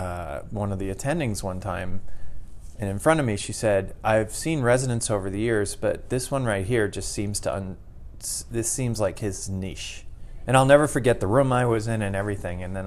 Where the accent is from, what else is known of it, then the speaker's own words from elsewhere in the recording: East Coast, United States; I grew up in the East Coast.